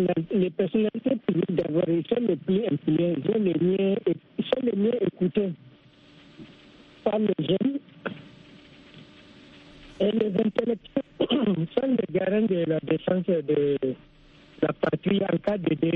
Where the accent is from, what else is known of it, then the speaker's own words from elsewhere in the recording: Niger; now in Ivory Coast; Je suis nigérien.